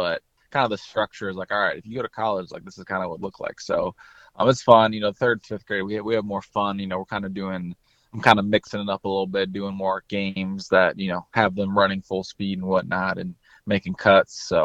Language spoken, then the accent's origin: English; DeKalb, Illinois, United States; growing up in DeKalb, you know, nobody really went Division I, especially in football.